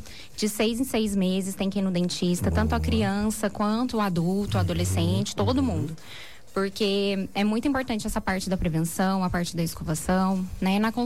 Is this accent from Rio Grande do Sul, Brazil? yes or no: no; Guaratinguetá, São Paulo, Brazil; Sim, sou nascida e criada aqui.